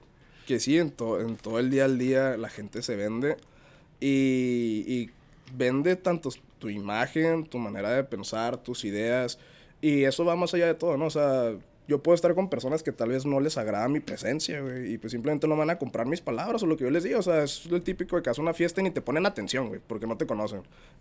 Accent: Tijuana, Baja California, Mexico; now in Ciudad Juárez, Mexico; yo vengo de Tijuana, güey. Cuando llegué aquí a Ciudad Juárez, fue algo totalmente nuevo para mí.

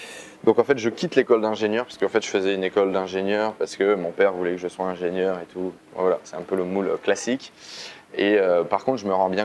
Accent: Italy; French is a second language; je me mets du coup à faire de la danse latine parce que je suis italien

